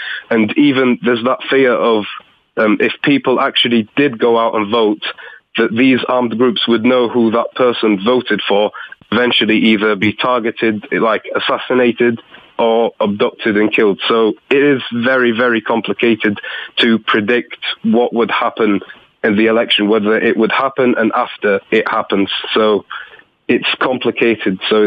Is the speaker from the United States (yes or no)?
no; Benghazi, Cyrenaica, Libya; because I come from Benghazi